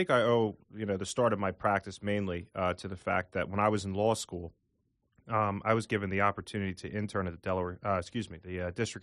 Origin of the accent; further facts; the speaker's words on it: Philadelphia, Pennsylvania, United States; I grew up in Philadelphia all my life. My family's originally from South Philadelphia.